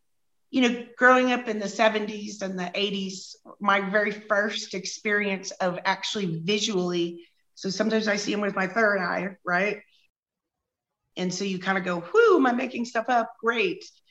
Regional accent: Midwest, United States; born there; I was born in the Midwest, and I grew up in a kind of a conservative space.

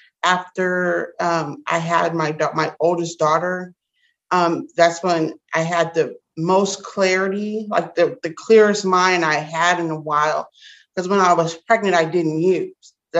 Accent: Belleville, Illinois, United States; also born or lived in Las Vegas; now in St. Louis, United States; I grew up in Belleville, but I was always over here in St. Louis at a family member's house.

